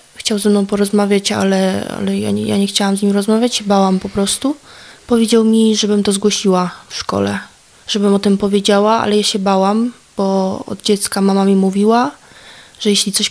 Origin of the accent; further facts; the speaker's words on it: Wrocław, Lower Silesian Voivodeship, Poland; Pochodzę z Wrocławia. Od 4 roku życia mieszkałam z mamą.